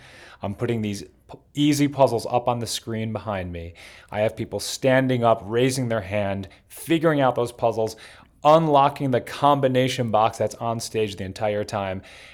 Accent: Rochester, New York, United States; I'm from Rochester, New York, and that magician, he didn't just fool me, but he fooled my father, who is a biochemist.

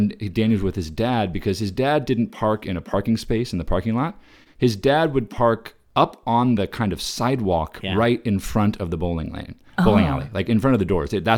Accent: Creve Coeur, Missouri, United States; We were students at Belle Reve Elementary School in Creve Coeur.

